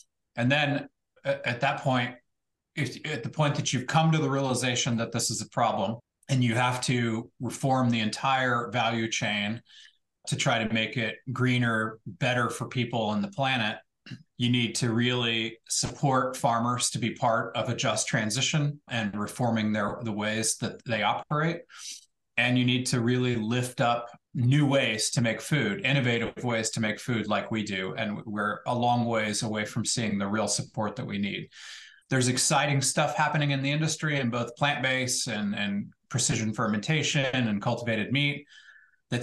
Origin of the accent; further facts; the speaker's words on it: Texas, United States; because I come from Texas.